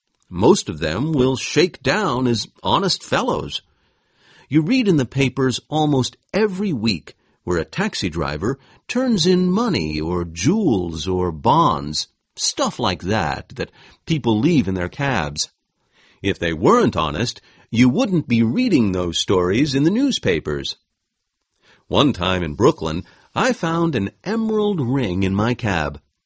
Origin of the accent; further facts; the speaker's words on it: Ireland; moved away as an adult; now in United States; I was born and raised in Ireland and lived there until I was 19 years old. I came to this country in 1913